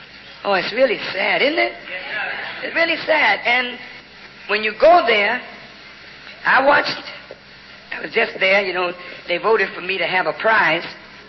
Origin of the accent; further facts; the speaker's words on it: United States; born there; I don't hate my country. I was born in America. I live in America.